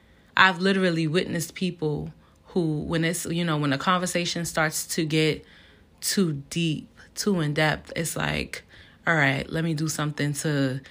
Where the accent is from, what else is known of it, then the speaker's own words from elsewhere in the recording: Brooklyn, New York, United States; Y'all know I'm from Brooklyn. You know, we a little different lingo slang.